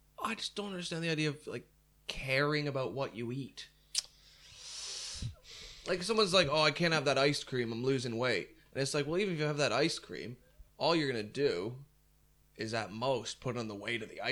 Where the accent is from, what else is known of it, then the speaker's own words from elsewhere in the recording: Canada; I was still like in my small town where I grew up in Canada